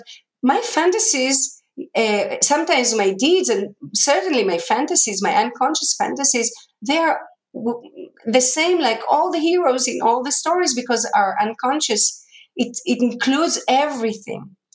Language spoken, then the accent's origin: English; Tel Aviv, Tel Aviv District, Israel; I was raised in Tel Aviv to these parents, to Holocaust in the background